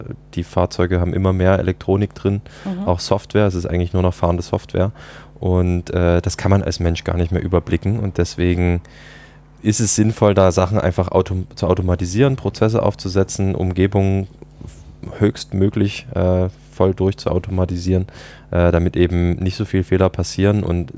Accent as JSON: {"language": "German", "town": "Dresden", "region": "Saxony", "country": "Germany", "tie": "born or raised there", "said": "als ich zurück nach Deutschland gekommen bin, zurück in meine Heimatstadt Dresden"}